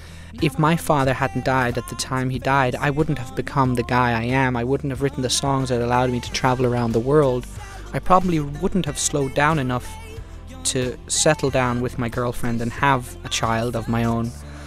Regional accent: Copenhagen, Capital Region of Denmark, Denmark; When I look back on my childhood and growing up in Christiania and I think about my father and my mother, and the house my dad built

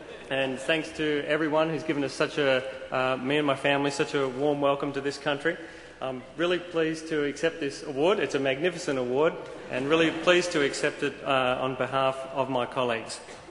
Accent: Australia; I'm from Australia.

